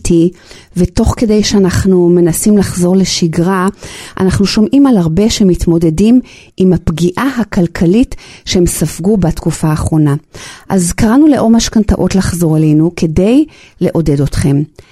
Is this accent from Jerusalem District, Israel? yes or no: no; Ra'anana, Central District, Israel; אנחנו מרעננה